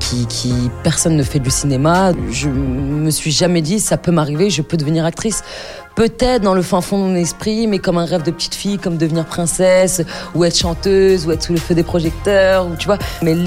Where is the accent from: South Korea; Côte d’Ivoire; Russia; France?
France; Île-de-France; Déjà, avant tout, je suis française. Donc, y a pas de raison que je ne représente pas la France.